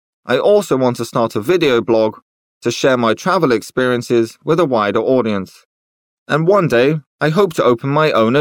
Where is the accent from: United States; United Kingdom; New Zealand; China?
China; Shanghai; Well, I grew up in Shanghai, China, in a very busy neighborhood, as my parents worked there for an international company.